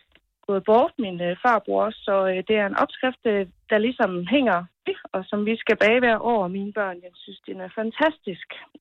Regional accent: Staby, Central Denmark Region, Denmark; Jeg er fra Staby.

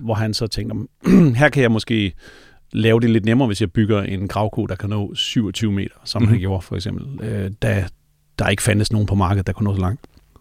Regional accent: Kollund, Central Denmark Region, Denmark; Ja, altså faktisk er jeg opvokset uden for Kollund.

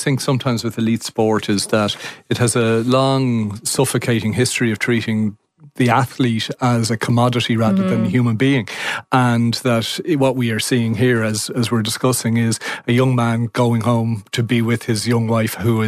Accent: Swords, County Dublin, Ireland; I'm from Swords, born and bred, and very proud to be from Swords

